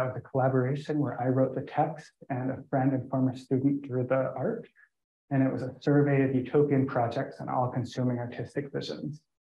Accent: California, United States; born there; also born or lived in Panama / St. Croix / Corsica; I'm American. I was born in California. I also spent a significant portion of my childhood outside the continental United States.

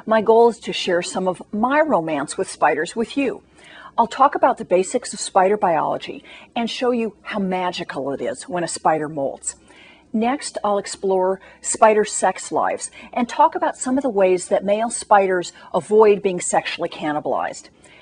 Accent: Colorado, United States; I grew up in Colorado, which is quite high, quite dry, and I swear I barely saw a spider growing up.

